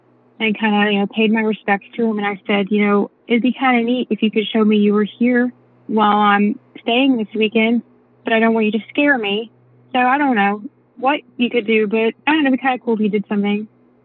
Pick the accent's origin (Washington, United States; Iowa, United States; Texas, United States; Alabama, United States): Alabama, United States; Decatur; now in Birmingham, United States; I live in Birmingham, Alabama. And last weekend, I went back to my hometown, Decatur, Alabama. It's a small town